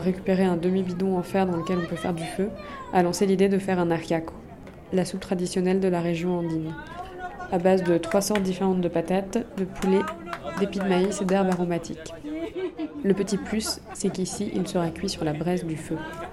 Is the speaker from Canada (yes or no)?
no; Paris, Île-de-France, France; Toutes les personnes à qui je dis que je viens de Paris me demandent comment est l'ambiance en France